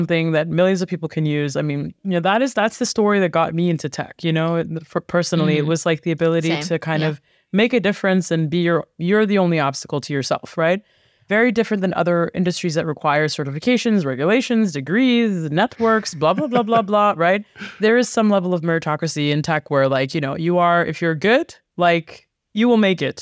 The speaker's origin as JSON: {"language": "English", "region": "Dubai", "country": "United Arab Emirates", "tie": "born or raised there", "also_born_or_lived": "New York City, United States", "said": "You know, then we moved to Dubai, which is where I grew up. I was born in New York City, very thankful and blessed to be a first generation American."}